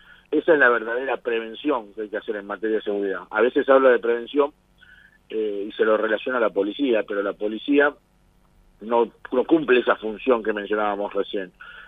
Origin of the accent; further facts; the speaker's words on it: Rosario, Santa Fe, Argentina; Nosotros como rosarinos tenemos que estar orgullosos de eso.